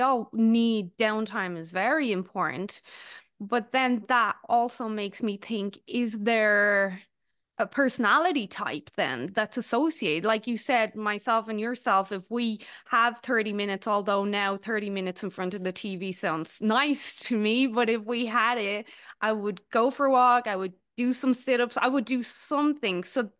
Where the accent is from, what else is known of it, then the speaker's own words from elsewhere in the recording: Dublin, Leinster, Ireland; I grew up in Dublin